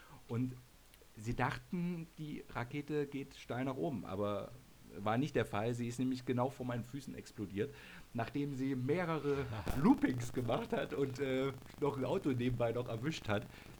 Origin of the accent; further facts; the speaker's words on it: Thuringia, Germany; Weißwürste, das ist in Tradition bei uns in Thüringen.